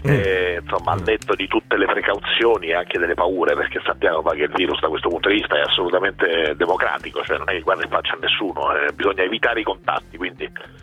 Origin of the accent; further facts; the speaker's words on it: Milan, Lombardy, Italy; Io sono della Bovisa